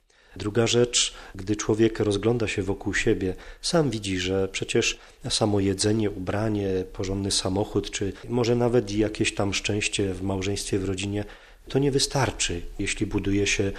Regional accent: Lesser Poland, Poland; now in Prague, Czechia; jestem tu 8 lat, myślę, że jest to łaska Boża i też troszeczkę moja taka góralska ambicja, bo pochodzę spod Wadowic.

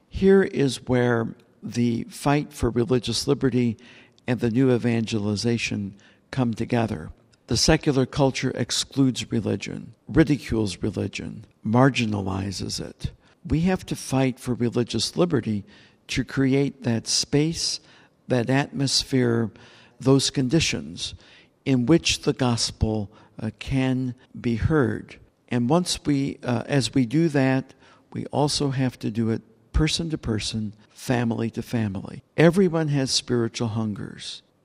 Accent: Indiana, United States; when I was a young person growing up in the Middle West in Indiana

